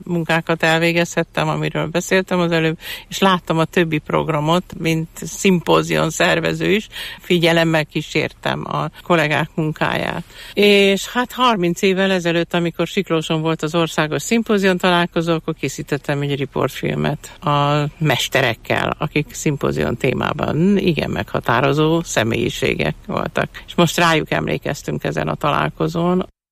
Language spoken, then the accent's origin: Hungarian; Szabadszállás, Bács-Kiskun, Hungary; és szabadszálláson, én ott születtem, úgyhogy nekem azért is egy különleges, kedves történet, hogy valamit így visszaadhattam annak a térnek, ahonnan elszármazok.